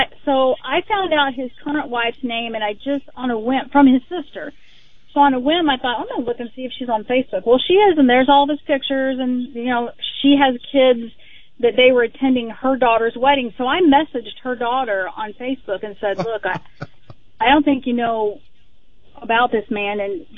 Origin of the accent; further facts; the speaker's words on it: El Paso, Texas, United States; born there; I was born in El Paso.